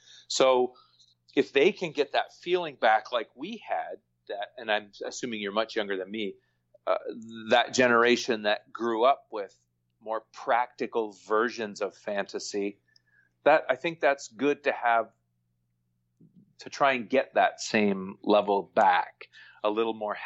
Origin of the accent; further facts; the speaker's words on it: Canada; You're American. I'm Canadian.